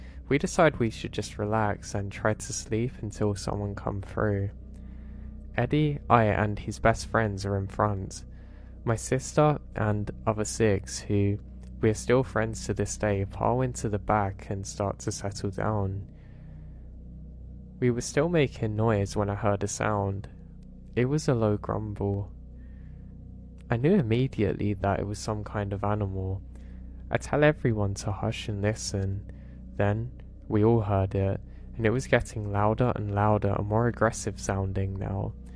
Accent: West Palm Beach, Florida, United States; I grew up in West Palm Beach.

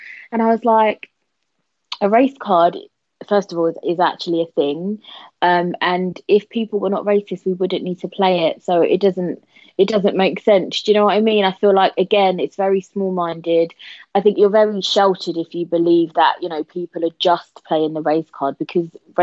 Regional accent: London, United Kingdom; I was born and raised in London, and this is how I speak.

